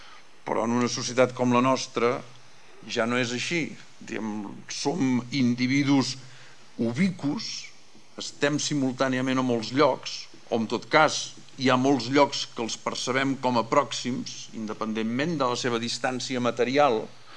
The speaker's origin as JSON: {"language": "Catalan", "town": "Terrassa", "region": "Catalonia", "country": "Spain", "said": "els que som de Terrassa"}